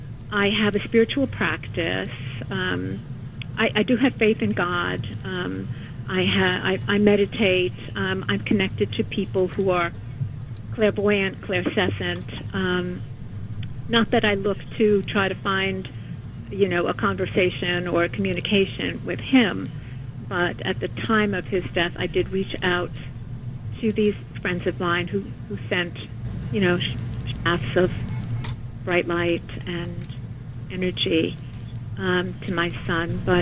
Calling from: Long Island, New York, United States; I'm calling from Long Island.

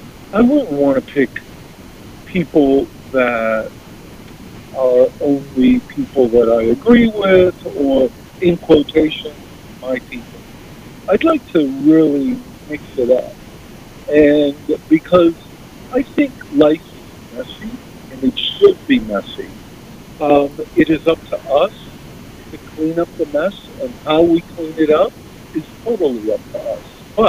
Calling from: Jersey City, New Jersey, United States; calling from Jersey City.

